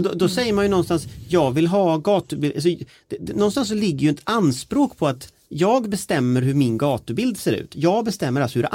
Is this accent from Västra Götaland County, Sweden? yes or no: yes; Gothenburg, Västra Götaland County, Sweden; Jag är från Göteborg, då äter man mycket sill.